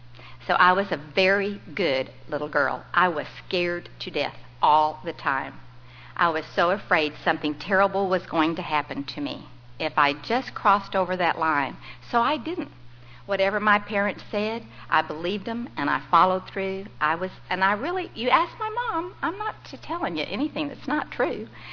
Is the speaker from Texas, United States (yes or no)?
yes; San Antonio, Texas, United States; also born or lived in Midland; After I was born in Midland, my family moved to San Antonio, and that's where I grew up.